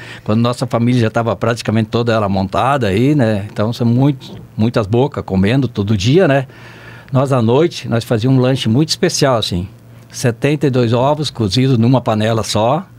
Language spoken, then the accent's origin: Portuguese; Novo Sarandi, Paraná, Brazil; Eu sou paranaense, nascido nessa linha.